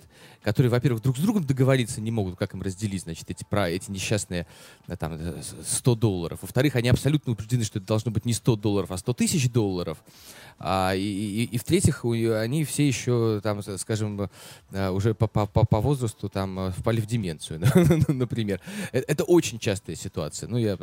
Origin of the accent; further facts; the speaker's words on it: Saint Petersburg, Russia; у меня все бабушки блокаду здесь пережили. Я с детства слушал все эти разговоры и рассказы. И, конечно, как любой петербуржец